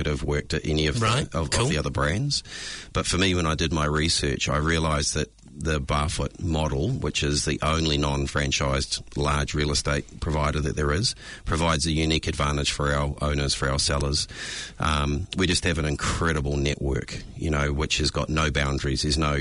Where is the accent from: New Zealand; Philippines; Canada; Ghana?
New Zealand; Auckland; I grew up in Te Aratu